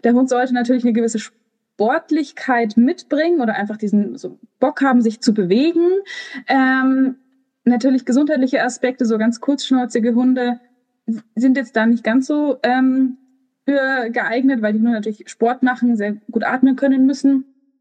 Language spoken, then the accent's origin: German; Bavaria, Germany; Ich komme aus dem Münchner Umland